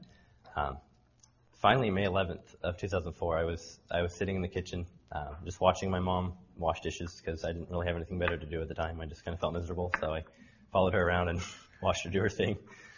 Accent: Anchorage, Alaska, United States; born there; I was born in Anchorage, Alaska in 1992, the youngest of eight kids, so I have four older brothers and three older sisters.

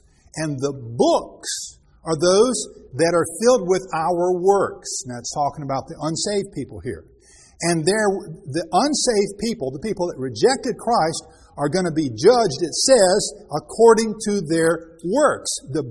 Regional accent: Raleigh, North Carolina, United States; born there; Now, when I was born in Raleigh, I became a U.S. citizenship by virtue of my birth, right?

